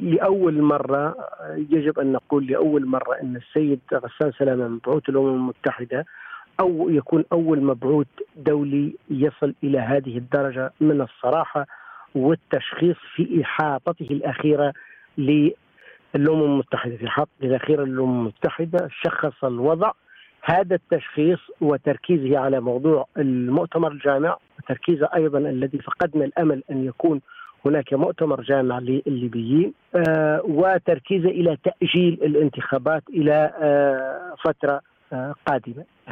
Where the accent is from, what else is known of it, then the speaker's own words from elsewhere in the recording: Libya; وبالدرجة الأولى لا نستطيع كليبيين أن نحمل كل العالم مشاكلنا